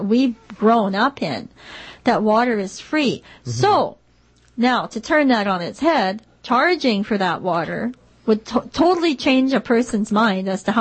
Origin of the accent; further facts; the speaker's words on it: Manitoba, Canada; And I was from Manitoba at the time